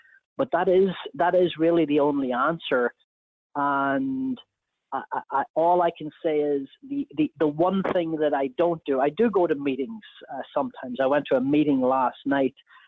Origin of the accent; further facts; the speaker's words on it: Northern Ireland, United Kingdom; a second memoir about growing up in Northern Ireland